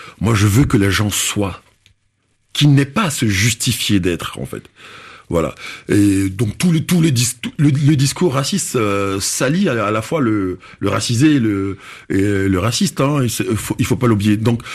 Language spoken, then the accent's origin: French; Paris, Île-de-France, France; Ça fait 10 ans que je traîne là. Voilà, je suis pas juste un noir, je suis un Parisien aussi.